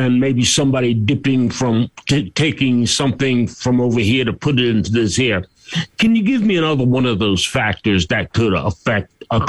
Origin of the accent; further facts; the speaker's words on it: Philadelphia, Pennsylvania, United States; Could you just name, first off, I'm from Philly.